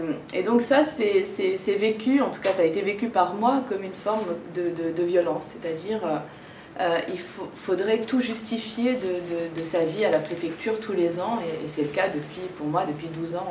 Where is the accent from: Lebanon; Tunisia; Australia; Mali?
Tunisia; now in France; Donc moi, je suis tunisienne, j'entreprends ce voyage à Paris pour poursuivre mes études en art plastique.